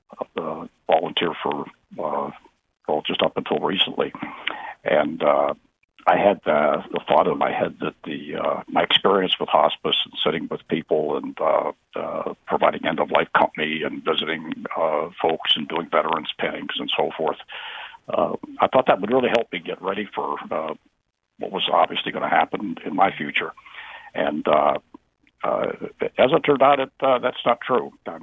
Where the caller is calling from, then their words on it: East Lyme, Connecticut, United States; from East Lyme.